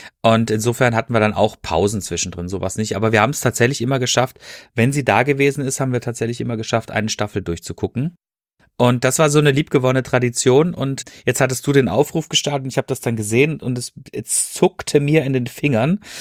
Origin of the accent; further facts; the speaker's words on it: Freiburg, Baden-Württemberg, Germany; born there; now in Ruhr, Germany; ich wohne ja hier im Ruhrgebiet und ich bin gebürtig aus Freiburg.